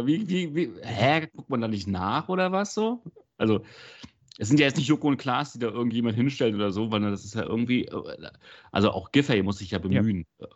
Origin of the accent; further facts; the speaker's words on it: Berlin, Germany; ich komme aus Berlin, du kommst aus Hildesheim